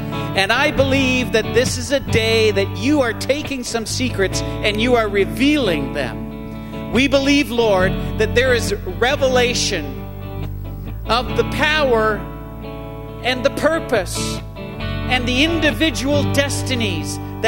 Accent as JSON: {"language": "English", "country": "United Kingdom", "said": "I'm British Methodist."}